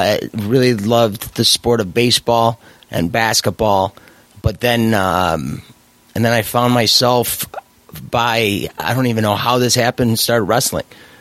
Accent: Melrose Park, Illinois, United States; So it's not that far from where I grew up. I grew up here in Melrose Park.

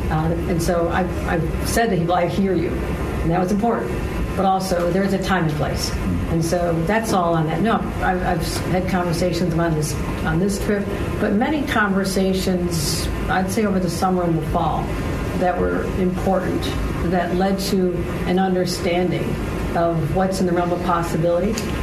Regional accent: Buffalo, New York, United States; I'm from Buffalo. We don't put up a lot of crap.

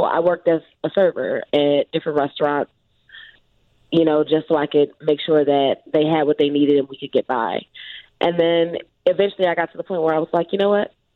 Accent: Chicago, Illinois, United States; I grew up on the west side.

